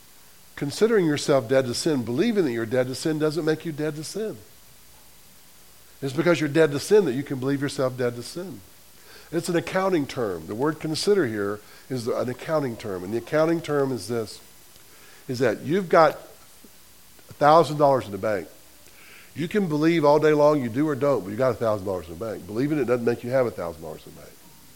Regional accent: Selma, Alabama, United States; We're in New York. It's really cold. I'm from Selma. This is scary, you know?

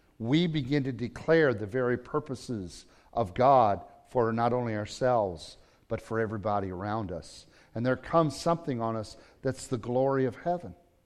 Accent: United States; because I was raised in America and I was taught by American teachers

